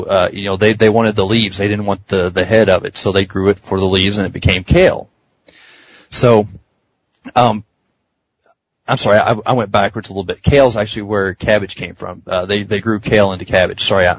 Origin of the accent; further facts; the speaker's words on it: the South, United States; Well, you know, I'm from the South, so, you know, or mid South at least, so we eat a lot of cooked cabbage.